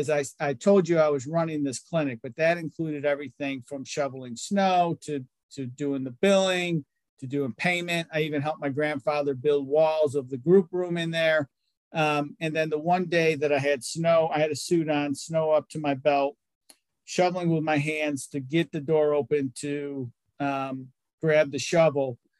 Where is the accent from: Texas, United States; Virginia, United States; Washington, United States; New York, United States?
Virginia, United States; Virginia Beach; moved away as an adult; now in North Carolina, United States; I grew up in Virginia Beach and, you know, not thinking anything of it, being the good husband that I am. Sure, honey, we can move. We can move. Literally within 2 weeks, she had a job in North Carolina.